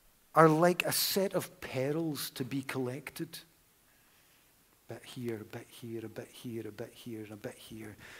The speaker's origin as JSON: {"language": "English", "town": "Glasgow", "region": "Scotland", "country": "United Kingdom", "tie": "born or raised there", "said": "my hometown, my home city in Glasgow."}